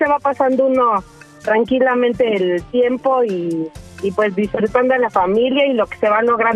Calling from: Ecatepec, State of Mexico, Mexico; De Catepec, Estado de México.

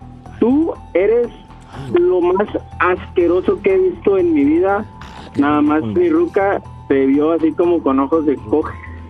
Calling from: Monterrey, Nuevo León, Mexico; De aquí de Monterrey.

